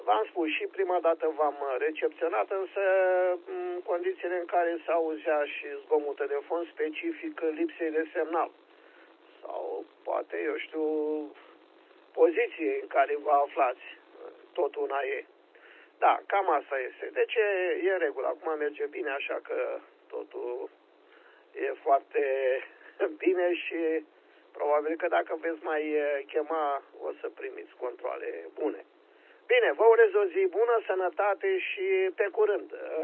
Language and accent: Romanian; Focșani, Vrancea County, Romania; Eu sunt din Focșani și la noi vremea este foarte frumoasă